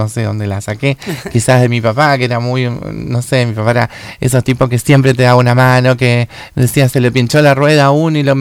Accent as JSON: {"language": "Spanish", "region": "Santa Fe", "country": "Argentina", "said": "Yo soy santafesina, nací en el Cuyen de toda la vida"}